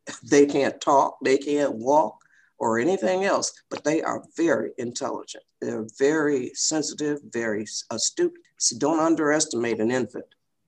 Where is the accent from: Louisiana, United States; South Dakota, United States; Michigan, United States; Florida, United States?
Michigan, United States; now in California, United States; That's just like here in California. We're from Michigan. So in Michigan, soda pop is called pop.